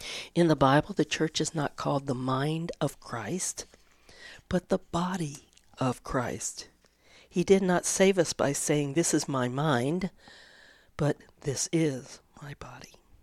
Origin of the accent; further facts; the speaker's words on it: Florida, United States; And I grew up down in Florida, and in Florida, especially when I was growing up, there was a church on every corner